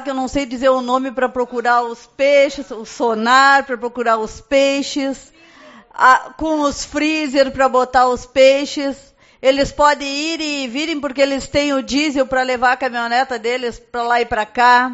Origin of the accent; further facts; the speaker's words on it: São Marcos, Brazil; eu me criei em São Marcos, então eu conheço os pescadores